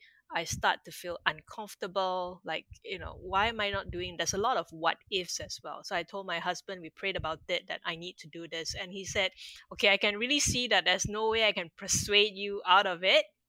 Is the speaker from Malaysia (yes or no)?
yes; Malaysia; moved away as an adult; also born or lived in Kuala Lumpur, Malaysia / United Kingdom; now in Singapore; My parents are in Malaysia, so I'm now a Singaporean. So then I moved out from my hometown, moved to KL to study on my own at the age of 17. Then after that, I moved to the UK to do my law degree.